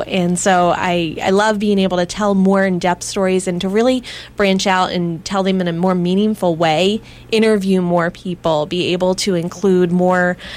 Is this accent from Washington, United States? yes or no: no; Pennsylvania, United States; I grew up in Pennsylvania and wanted to move back here with my husband, and did that about 6 years ago